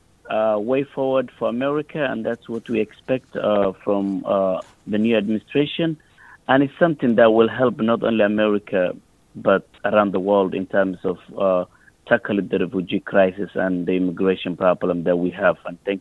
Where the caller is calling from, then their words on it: Minneapolis, Minnesota, United States; from Minneapolis, as you said.